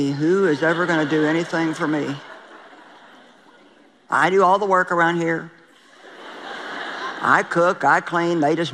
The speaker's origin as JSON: {"language": "English", "town": "St. Louis", "region": "Missouri", "country": "United States", "tie": "born or raised there", "said": "Then they moved from my hometown in St. Louis to southeast Missouri, about a couple hundred miles away from where we lived."}